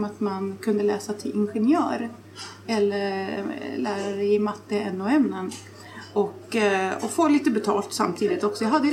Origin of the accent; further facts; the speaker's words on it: Gävle, Gävleborg County, Sweden; Jag är från Gävle.